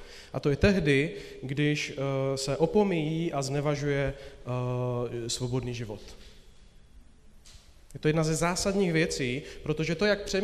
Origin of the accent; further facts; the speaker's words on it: Slovakia; Czech is a second language; now in Prague, Czech Republic; som Slovák, kromne iného, ja sa maskuju. Já jsem tady z Prahy od Baptistů jinak, tedy v České republice